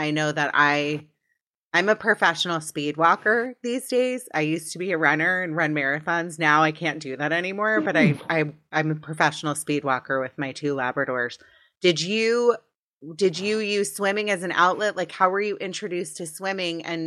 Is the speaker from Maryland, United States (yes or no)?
yes; Potomac, Maryland, United States; I grew up in Potomac, Maryland. Everyone swam.